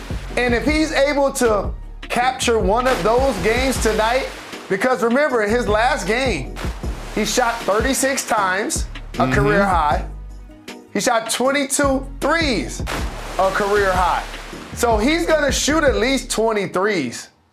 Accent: Detroit, Michigan, United States; I'm from Detroit, Michigan, and going to Bainbridge, Georgia to visit my grandfather

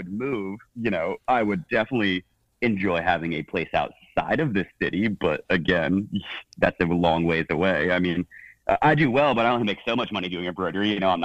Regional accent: New York, United States; I'm from like outside Poughkeepsie area originally.

